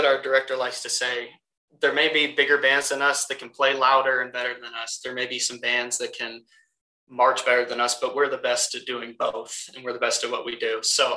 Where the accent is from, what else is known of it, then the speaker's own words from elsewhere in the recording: Columbus, Ohio, United States; she and my grandpa, they lived a couple hours away in Canton, and I grew up in Columbus.